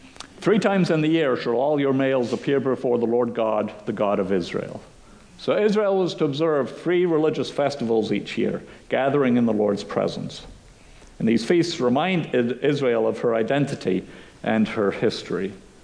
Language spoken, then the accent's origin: English; Thailand; growing up in Thailand